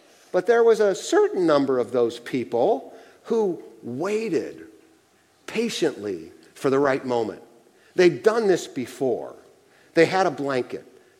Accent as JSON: {"language": "English", "town": "Akron", "region": "Ohio", "country": "United States", "tie": "born or raised there", "said": "Where Vicki and I grew up in Akron, Ohio, there's a concert venue called Blossom Music Center."}